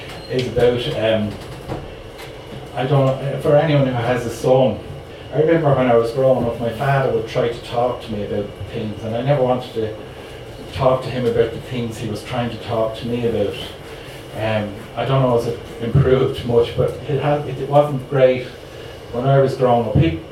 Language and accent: English; Dublin, Leinster, Ireland; I grew up in Stony Batter, which is in the north inner city in Dublin.